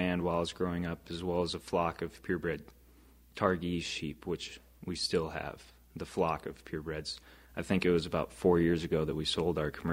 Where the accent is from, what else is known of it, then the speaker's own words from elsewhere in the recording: Helena, Montana, United States; I grew up in Helena most all my childhood until I was 9 years old. We lived on a small place west of Helena